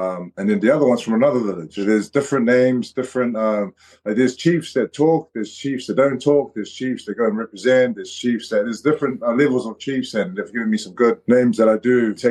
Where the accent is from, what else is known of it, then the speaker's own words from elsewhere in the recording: Auckland, New Zealand; growing up in South Auckland